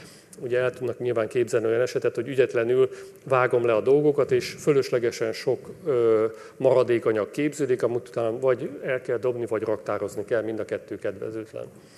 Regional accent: Hungary; tudták, hogy én Magyarországról vagyok

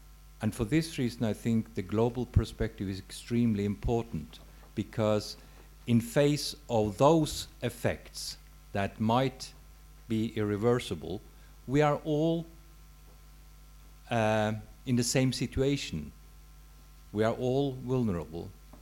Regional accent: Norway; I think I come from Norway.

